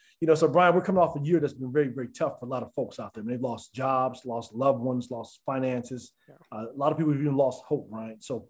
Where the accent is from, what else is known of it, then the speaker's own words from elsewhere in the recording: Colorado, United States; growing up in Colorado, we weren't around a lot of pools anyhow, but or lakes.